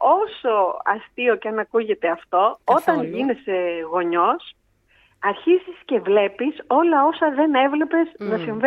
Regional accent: Athens, Attica, Greece; now in Loutraki, Greece; Εγώ είχα γεννηθεί στο Λουτράκι, αλλά είχα φύγει αρκετά μικρή, 5η δημοτικού. Είχαμε μετακομίσει πίσω στην Αθήνα οικογενειακώς και μεγάλωσα στην Αθήνα επί της ουσίας.

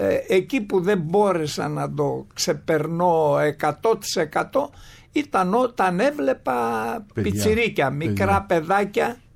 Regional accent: Karaiskakis, Western Greece, Greece; Εγώ είμαι καταγωγή από την Έτωλα Καρνανία, χωριό Καραϊσκάκη που είναι σχεδόν ενωμένο με τον Αστακό, από τον Αστακό δηλαδή.

